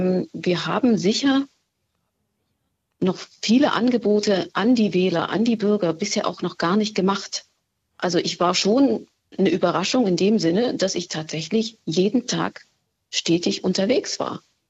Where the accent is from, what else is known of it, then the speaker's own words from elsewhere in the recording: Saxony, Germany; now in Niesky, Germany; ich bin nicht Niesgierin. Ich bin jetzt erst hierher gezogen. Ich komme aus der Region, aber ich war vorher nicht alltäglich vor Ort